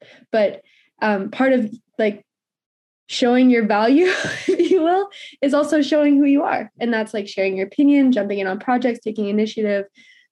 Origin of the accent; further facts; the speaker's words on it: Oregon, United States; also born or lived in Florida; And I'm from Oregon and then moved to Florida and then was in DC.